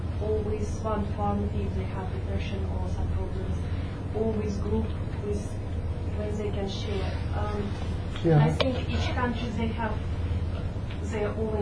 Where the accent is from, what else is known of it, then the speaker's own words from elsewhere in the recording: Kazakhstan; English is a second language; I'm from Kazakhstan, and I spent 15 years working as a psychologist in Kazakhstan.